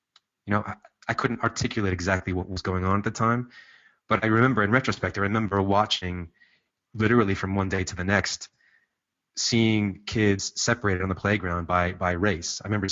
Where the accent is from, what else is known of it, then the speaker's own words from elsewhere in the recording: Los Angeles, California, United States; I grew up in Los Angeles during the crack wars in a neighborhood that was basically split.